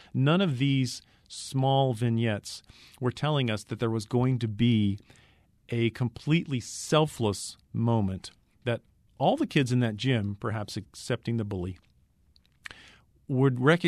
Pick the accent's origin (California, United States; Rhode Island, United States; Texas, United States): California, United States; I know I'm from Central California, living in this area, but I'm from Central California.